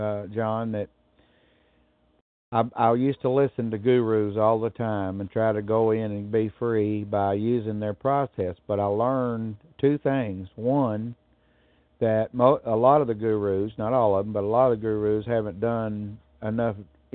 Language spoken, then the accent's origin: English; Dallas, Texas, United States; I'm from Dallas, Texas.